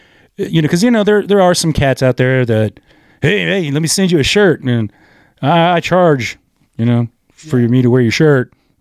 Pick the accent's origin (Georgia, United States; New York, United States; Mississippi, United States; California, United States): California, United States; Woodland; now in Sacramento, United States; and I'm a Sacramentan, but no, deep down, I mean, Woodland is my hometown.